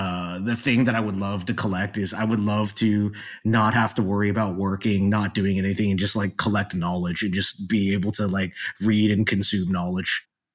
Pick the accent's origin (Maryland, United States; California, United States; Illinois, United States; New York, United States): Maryland, United States; I remember growing up in Maryland, there was a comic books and card store at the Inner Harbor called Jeppy's.